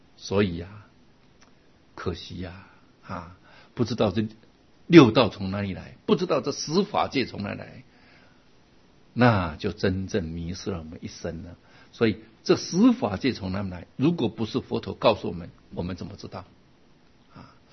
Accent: China; 因为我们中国人也会讲死了变鬼啊，我们一般人都是觉得人死了就会做鬼啊

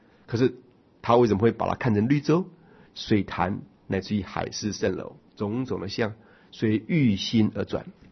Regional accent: Daxi, Taoyuan, Taiwan; 昨天我人在桃园大溪，我的家乡，然后去看几块准备做我们祖坟的那个墓地啊

